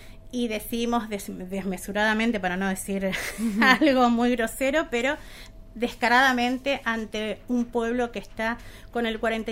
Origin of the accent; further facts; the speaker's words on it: San Miguel de Tucumán, Tucumán, Argentina; born there; moved away as an adult; Yo soy nacida en Tucumán, en Capital, y decidí salir de ahí